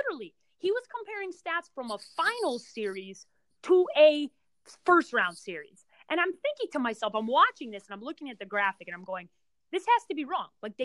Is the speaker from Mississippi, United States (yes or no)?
no; Chicago, Illinois, United States; And everybody knows I'm from Chicago. I love MJ.